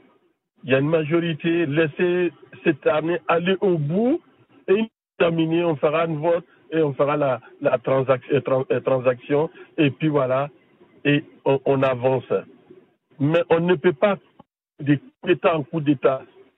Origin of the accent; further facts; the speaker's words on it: Côte d’Ivoire; Je suis de la Côte d'Ivoire.